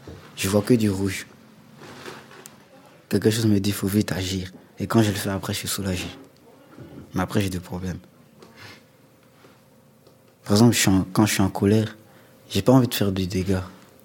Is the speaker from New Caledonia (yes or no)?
no; Côte d’Ivoire; moved away; Côte d'Ivoire.